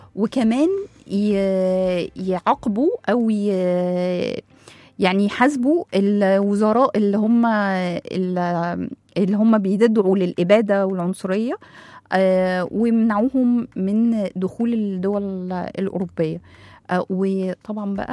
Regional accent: Egypt; القانون عندنا في مصر بيقول ان اي حد بيحصل على جنسية اخرى بيتنشر اسمه في الجريدة الرسمية

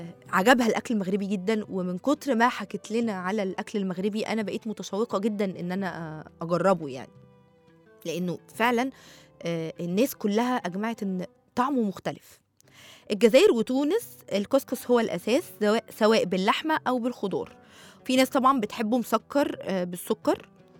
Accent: Egypt; المشهورة عندنا في مصر ورق العنب المحاشي بانواعها

